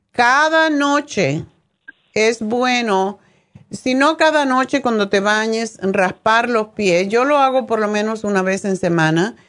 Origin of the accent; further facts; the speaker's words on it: Sagua de Tánamo, Holguín, Cuba; muchas veces en mi pueblo, en Zaguadetánamo, había una señora